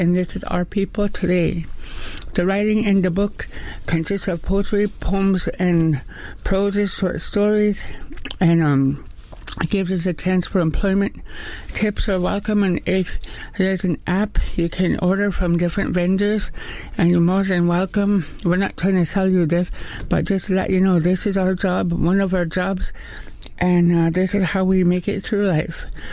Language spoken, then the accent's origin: English; Thompson-Okanagan, British Columbia, Canada; now in Vancouver, Canada; I'm an Indian princess from Thompson, Okanagan. I've lived in Vancouver since 1980s, early 80s.